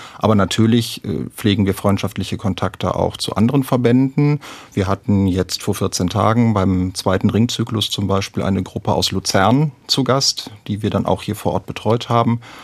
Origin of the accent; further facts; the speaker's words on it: Wuppertal, North Rhine-Westphalia, Germany; born there; now in Hesse, Germany; gerade für mich als Nicht-Hessen. Gebürtiger Wuppertaler.